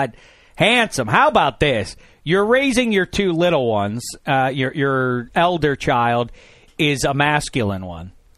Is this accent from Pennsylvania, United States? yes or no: yes; Pittsburgh, Pennsylvania, United States; I feel like it's a form of emotional child abuse for me from 3,000 miles away from my hometown of Pittsburgh.